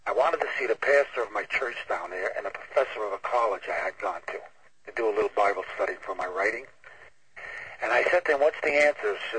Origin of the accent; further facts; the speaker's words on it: New York City, New York, United States; born there; I was born in East Harlem in New York City, so I was a streetwise guy, tough guy.